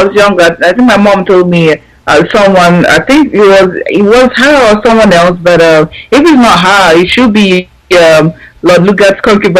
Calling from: Tennessee, United States; I'm calling from Tennessee.

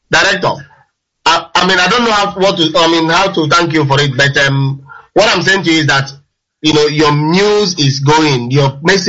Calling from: Nottingham, East Midlands, United Kingdom; I'm calling from Nottingham.

